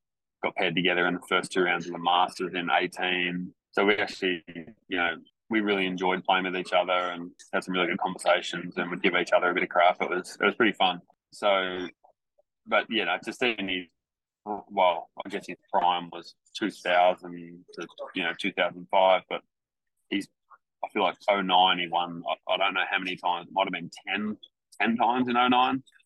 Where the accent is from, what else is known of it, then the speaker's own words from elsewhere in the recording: Warrnambool, Victoria, Australia; Yeah, it was great growing up in Warrnambool. Obviously, it's a pretty small town. I think when I was growing up, it was about 25,000 people.